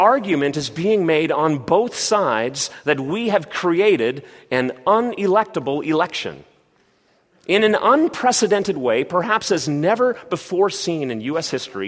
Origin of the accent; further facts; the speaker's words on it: Canada; now in United States; As a Canadian, I have a unique vantage point as all of this political rhetoric rises to a crescendo.